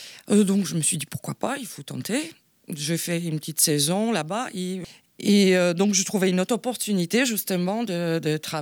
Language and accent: French; Gdynia, Pomeranian Voivodeship, Poland; French is a second language; Je viens d'ailleurs, effectivement, je viens de Pologne. Alors, c'est la ville qui s'appelle Gdynia, c'est une grande ville de 270 000 habitants qui se situe au nord de la Pologne, juste à côté de Gdansk.